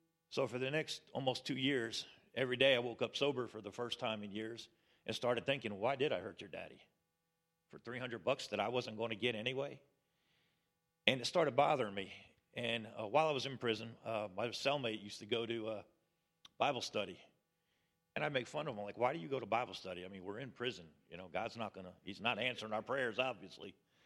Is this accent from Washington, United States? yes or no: no; New Jersey, United States; I grew up in New Jersey. I spent 9 years in an outlaw motorcycle club